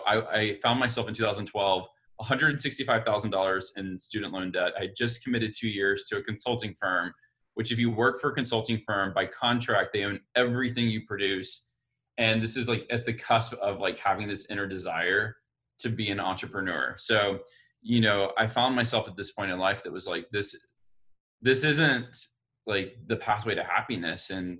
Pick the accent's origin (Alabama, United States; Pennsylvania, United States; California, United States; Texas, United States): Alabama, United States; Montgomery; I am from Montgomery, Alabama, and I was raised with this whole idea